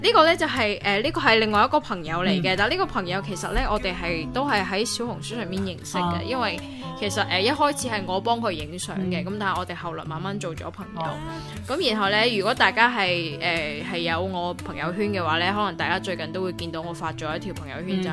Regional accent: Guangdong, China; 咁你都知道我哋广东人对鸡好有追求啦

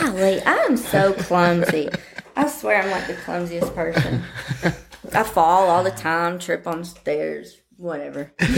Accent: Germany; also born or lived in Pensacola, United States / Iceland / Florida, United States; now in United States; first I was born in Pensacola, we went to Iceland, then we went to Germany, then we went back to Florida. But during most of my childhood, we were in Germany.

